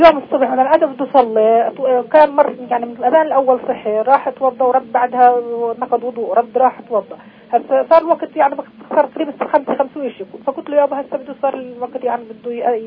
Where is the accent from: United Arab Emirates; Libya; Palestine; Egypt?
Palestine; Anabta, Tulkarm Governorate; من عنبتة.